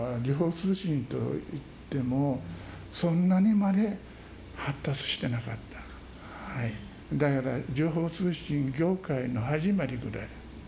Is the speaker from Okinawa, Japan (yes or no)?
yes; Yomitan, Okinawa, Japan; 私は隣の読谷村の出身でして、学校は読谷村の古里原小学校、古里原中学校、読谷高校ですよね、